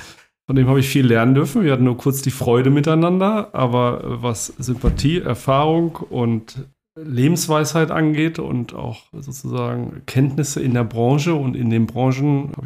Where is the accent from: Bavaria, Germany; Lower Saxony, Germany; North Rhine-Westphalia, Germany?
North Rhine-Westphalia, Germany; Dortmund; now in Hamburg, Germany; bin seit 25 Jahren in Hamburg, deswegen das Moin. Jo. Bin aber gebürtiger Ruhrgebietler, komme aus Dortmund und habe in Münster studiert.